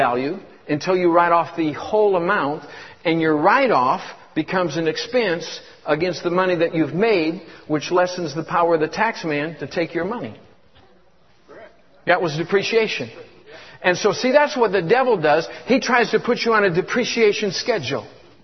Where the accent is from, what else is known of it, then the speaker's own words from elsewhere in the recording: Michigan, United States; also born or lived in Georgia / Tennessee / California; I was born and raised in Michigan. Then I went to South Georgia, finished high school. My parents got divorced when I was 16, so I moved around.